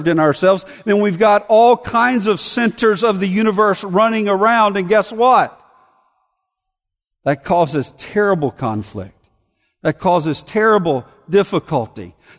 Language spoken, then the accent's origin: English; Montgomery, Alabama, United States; I grew up in Montgomery, Alabama, and we had a lot of tornadoes.